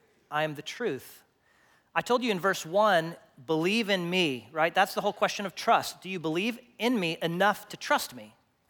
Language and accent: English; Texas, United States; now in Longview, United States